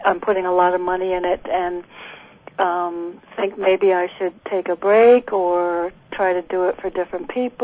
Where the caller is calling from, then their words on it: New Haven, Connecticut, United States; Hi, Donna. … from Connecticut, your fan.